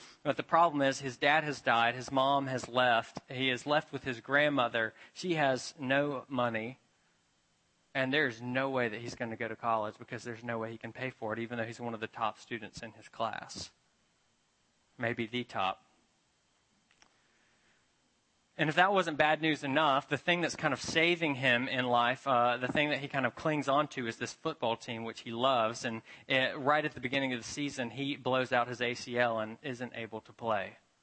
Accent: Memphis, Tennessee, United States; I grew up in Memphis, Tennessee. It's a town that's pretty divided and run down, and there's a lot of difficult things there.

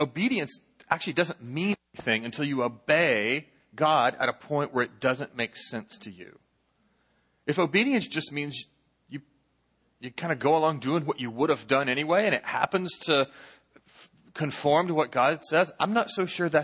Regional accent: St. Louis, Missouri, United States; I come from St. Louis. St. Louis, you might be surprised to learn, is actually a very small city.

